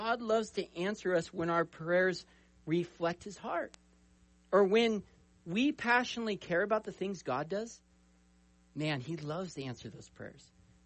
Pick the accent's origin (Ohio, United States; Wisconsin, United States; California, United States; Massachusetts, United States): California, United States; San Jose; When I was a little kid, we grew up in the Bay Area down in San Jose.